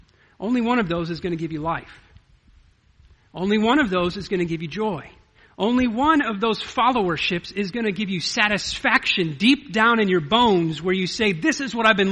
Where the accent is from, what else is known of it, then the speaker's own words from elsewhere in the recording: United States; born there; We're Americans. We're born American and we have free citizenship by birthright.